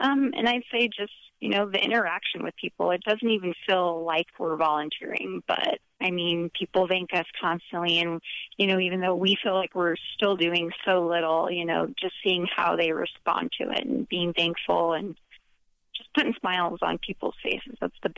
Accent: Colorado, United States; So, I'm 30 years old. I'm born and raised in Colorado.

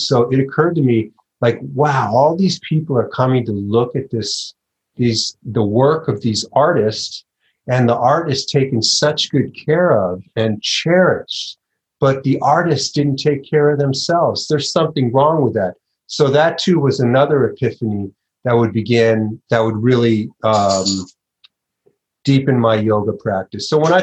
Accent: Los Angeles, California, United States; Well, I grew up in Los Angeles, so, and yoga was really coming of age when I was in high school and college.

